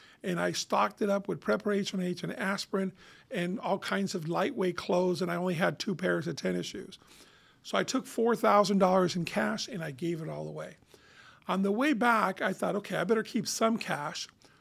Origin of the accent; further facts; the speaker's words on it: Cuba; Only thing I had was a baggie of dirt from my hometown, a baggie of dirt from the back of my house on there. And that was kind of it. A couple other souvenirs that had no monetary value. They were just things from Cuba